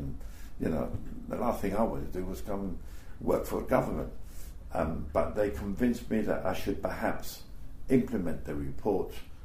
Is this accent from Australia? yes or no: no; Gibraltar; And my boss had heard that I was from Gibraltar